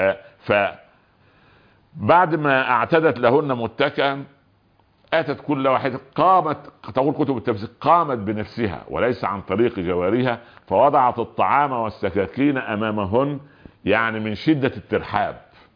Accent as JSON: {"language": "Arabic", "country": "Egypt", "said": "يعني عندنا في مصر الخيال المآتة اللي كان يحطوه في الغيط ده"}